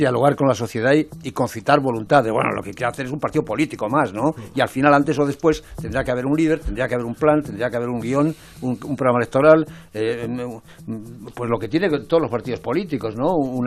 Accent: Zamora, Castile and León, Spain; Nosotros los que somos de Zamora sufrimos esa comparación

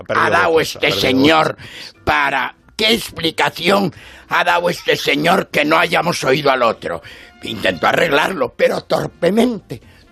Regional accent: Spain; porque como español de a pie, que no entiende nada, voy a contarlo.

